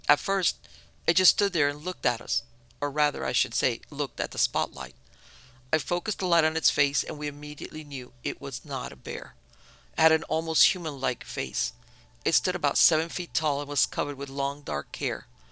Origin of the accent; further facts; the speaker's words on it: Pennsylvania, United States; I grew up in Pennsylvania, but we visited West Virginia a lot.